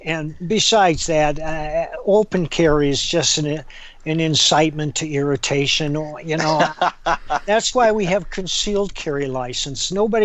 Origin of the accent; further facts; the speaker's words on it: South Dakota, United States; I got my first gun when I was 12 years old, a 410 shotgun, because I grew up in South Dakota and we would hunt pheasant.